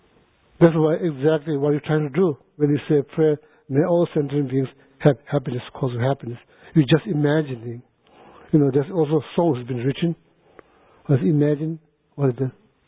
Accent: India; I was born in India, grew up in India, that part of the world.

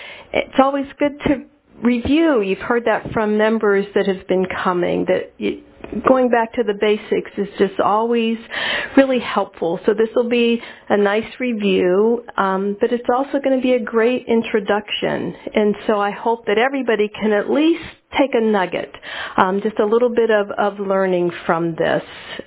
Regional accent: Steubenville, Ohio, United States; I'm from Steubenville originally.

